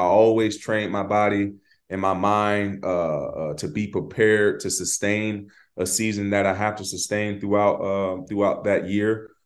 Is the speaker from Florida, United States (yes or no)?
yes; Florida, United States; and we're from Florida, we got a lot of similarities.